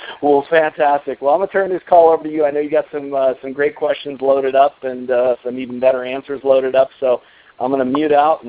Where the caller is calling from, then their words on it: Colorado, United States; I'm calling in from Colorado tonight.